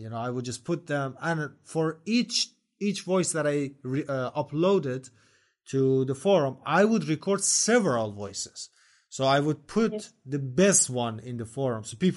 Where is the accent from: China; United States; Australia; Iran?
Iran; Rasht, Gilan; English is a second language; Yeah, I am from Rash. You know, when you come to Rash, people speak loudly. So that's our characteristic. That's why I speak loudly.